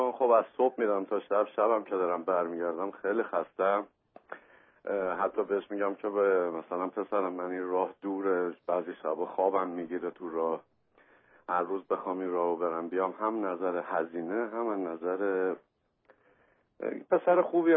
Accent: Iran; moved away; کلن دو سال و نیم از ایران اومدیم.

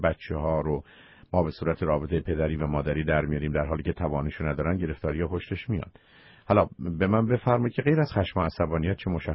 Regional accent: Iran; به عنوان یه ایرانی که شاید یه کمی زودتر ما بتونیم همدیگر رو بشناسیم

